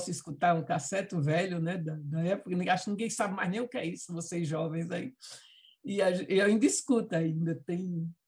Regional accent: Sertânia, Pernambuco, Brazil; also born or lived in Betânia / Custódia; eu nasci em Betânia, depois fui com 3 anos para Custódia, e depois para Sertânia, com 7 anos, 6, 7 anos, fui para Sertânia

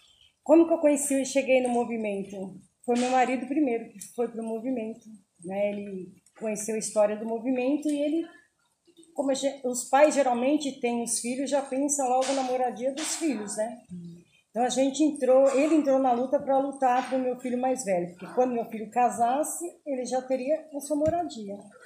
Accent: São Paulo, Brazil; born there; Eu sou filha de nordestino, né? Eu nasci aqui em São Paulo mesmo. Morei no Santo Eduardo quando era muito jovem. Meu pai tinha uma casa aqui no Santo Eduardo. Na verdade, a gente morava na Vila Olímpia.

